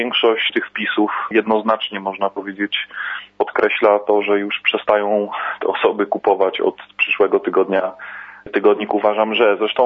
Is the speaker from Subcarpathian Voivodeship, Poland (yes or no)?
no; Pomeranian Voivodeship, Poland; Ja jestem skromnym historykiem z Trójmiasta